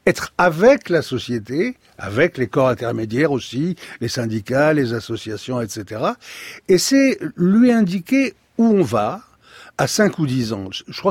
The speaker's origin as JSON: {"language": "French", "region": "Occitanie", "country": "France", "said": "par exemple chez nous dans le Lot, il y a des routes dans lesquelles il est même pas question d'arriver à 70."}